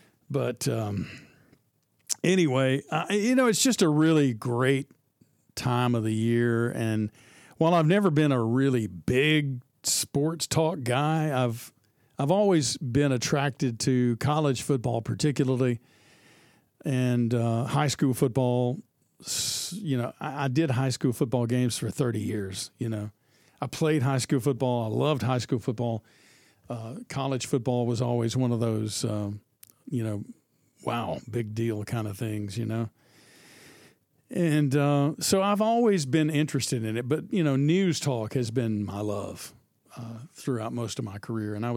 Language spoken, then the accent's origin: English; Dalton, Georgia, United States; I'm not the biggest dog fan, even though I grew up in Dalton, Georgia. All my high school buddies, they look at me like I'm some Benedict Arnold.